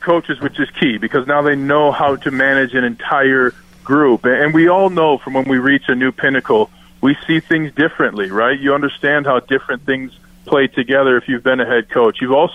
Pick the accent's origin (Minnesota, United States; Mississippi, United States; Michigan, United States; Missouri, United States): Minnesota, United States; Hey, man, I'm from Minnesota. How can I do anything?